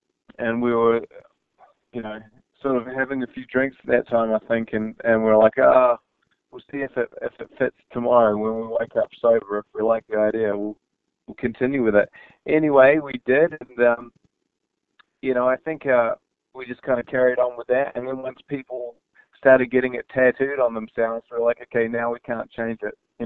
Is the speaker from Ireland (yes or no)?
no; New Zealand; I could totally forgive you for thinking we're Australian because we do play the didgeridoo and have been known to do … covers, but we are in fact from New Zealand.